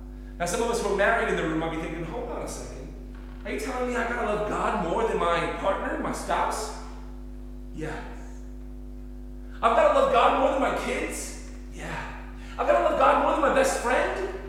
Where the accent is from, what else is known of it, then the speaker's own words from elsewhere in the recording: Cambridge, East of England, United Kingdom; born there; I am British. I'm going to start by saying I am Cambridge born, so I hold the British passport. I didn't grow up here, as you can probably imagine.